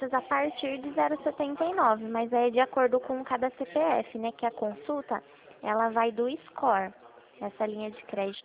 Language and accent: Portuguese; Itu, São Paulo, Brazil; Eu sou daqui de Itu.